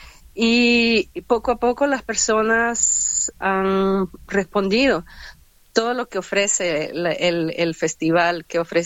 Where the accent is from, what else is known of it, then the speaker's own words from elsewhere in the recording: El Salvador; viene de El Salvador, de donde soy yo